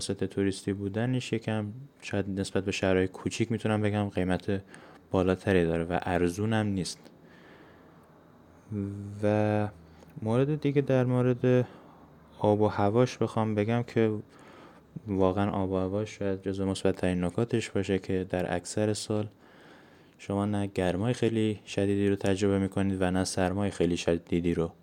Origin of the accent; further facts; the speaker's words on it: Lahijan, Gilan, Iran; برای خود من که از لاهیجان میام، از خود لاهیجان تا خود دانشکده مثلا 1 ساعت راهه